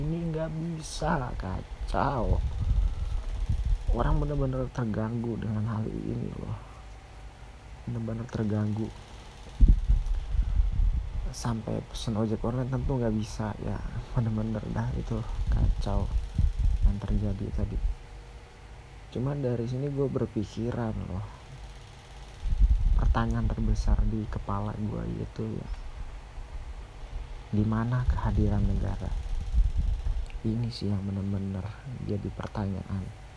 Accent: Tangerang, Banten, Indonesia; Jadi gue merasa lebih Jakarta daripada orang Jakarta. Gue merasa lebih Jakarta ya, bukan orang Tangerang, seperti itu. Jadi apa yang gue alami dari sekolah SD sampai SMA dan kuliah ya selalu di teritori Jakarta

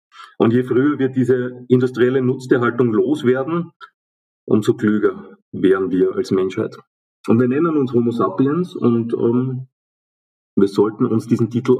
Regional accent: Austria; Wenn man schaut, dass auch in Deutschland oder aus Österreich, wo ich herkomme

